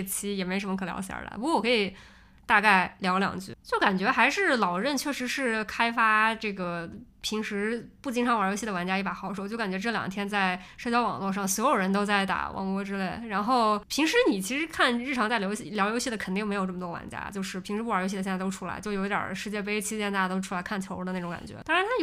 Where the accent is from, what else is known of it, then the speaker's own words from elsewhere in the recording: Shaanxi, China; 然后因为我是陕西人所以一下就听出来这个细节了